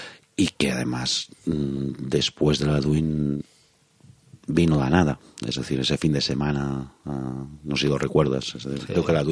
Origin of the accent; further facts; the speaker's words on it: Sabadell, Catalonia, Spain; yo soy de Sabadell, tú vives en Sabadell. Pero yo me formé políticamente en un Sabadell donde el independentismo no existía